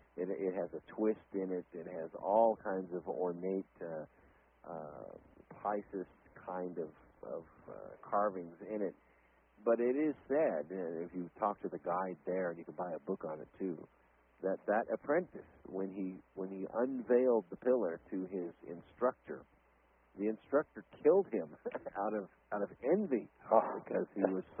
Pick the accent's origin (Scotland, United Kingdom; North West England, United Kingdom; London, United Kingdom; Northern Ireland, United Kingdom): Scotland, United Kingdom; I'm Scottish.